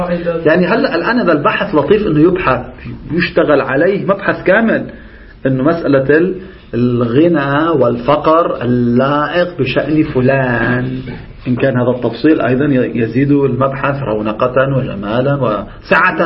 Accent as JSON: {"language": "Arabic", "country": "Lebanon", "said": "عندنا في لبنان عبارة سرلنكية، على الهندية نقول سرلنكية"}